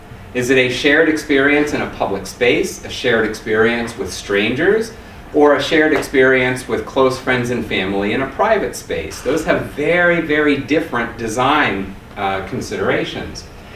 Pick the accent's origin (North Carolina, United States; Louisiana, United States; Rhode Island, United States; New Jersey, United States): Louisiana, United States; New Orleans; I'm from New Orleans in a good big storm, you know, but out here, people are like, oh, wow, it's really raining.